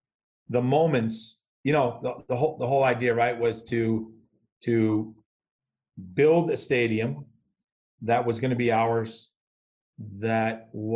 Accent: New Jersey, United States; I grew up in Jersey. I was, first off, my parents were foreigners to this country. They're immigrants.

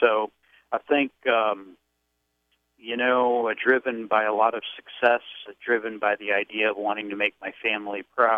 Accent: Chicago, Illinois, United States; I grew up in Chicago. I was born in 1955. I am a baby boomer.

